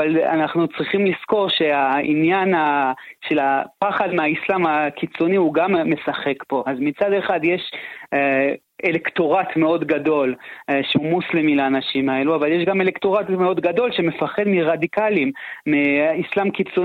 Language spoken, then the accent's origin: Hebrew; Canada; first language French; Hebrew is a second language; now in Israel; אני מקנדה במקור, דובר צרפתית ואנגלית ברמת שפת אם